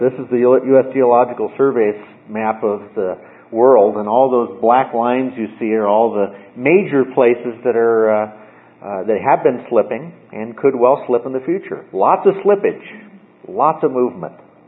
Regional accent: California, United States; also born or lived in Nevada; Having spent a lot of time growing up in California and Nevada, I've been through a number of them.

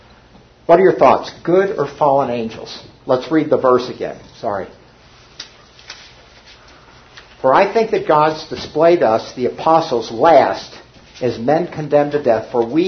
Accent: Cincinnati, Ohio, United States; I grew up in Cincinnati.

